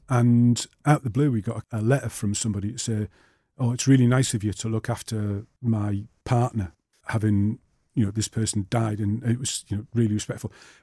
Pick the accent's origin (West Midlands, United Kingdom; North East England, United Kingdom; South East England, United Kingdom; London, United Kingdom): North East England, United Kingdom; now in Manchester, United Kingdom; And I came from the North East to Manchester. I've never felt an outsider in this city because of the way people are.